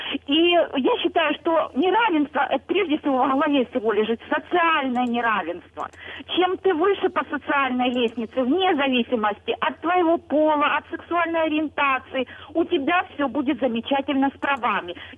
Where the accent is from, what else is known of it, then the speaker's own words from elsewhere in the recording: Luhansk Oblast, Ukraine; я з Луганщини.